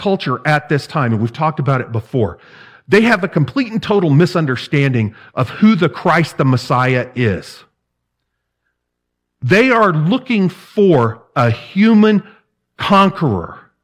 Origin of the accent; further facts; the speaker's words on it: the South, United States; And I'm sorry, I hate to say that, being a Southerner.